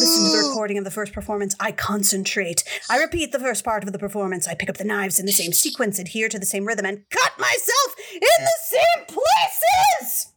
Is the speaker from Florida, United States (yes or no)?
no; New Jersey, United States; And I wasn't from Cranford. I'm from Hunterdon County.